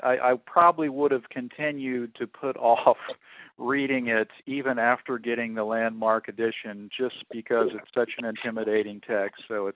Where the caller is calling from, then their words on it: Houston, Texas, United States; Yes, I'm calling from Houston, Texas.